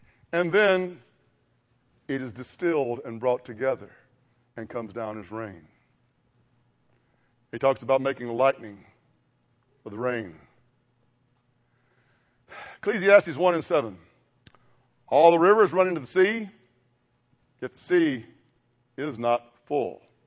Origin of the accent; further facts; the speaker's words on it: Mississippi, United States; This is a Mississippi boy collecting rocks. I'm from Mississippi. All we see in Mississippi when it rains is mud.